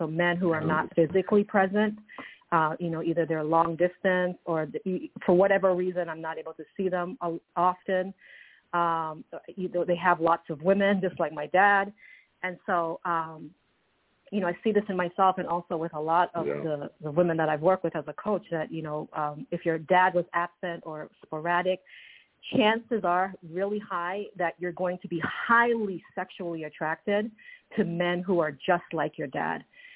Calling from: Toronto, Ontario, Canada; I'm calling from Toronto, Canada.

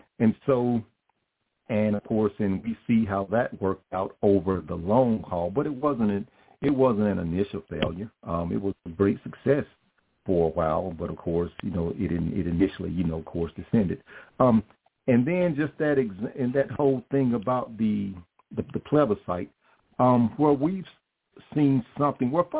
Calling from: Carrollton, United States; I'm calling from Carrollton.

